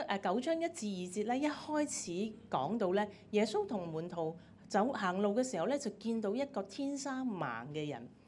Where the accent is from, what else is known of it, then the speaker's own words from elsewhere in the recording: China; 跟我們中國人都很像的